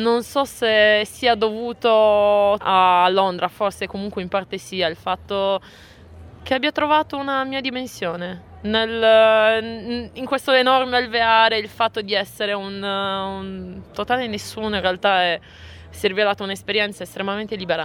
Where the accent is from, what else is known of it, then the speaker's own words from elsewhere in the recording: Sardinia, Italy; moved away; also born or lived in Rome; Io ho vissuto 6 anni a Roma prima di venire qui e in realtà mi è sempre mancata un po' la Sardegna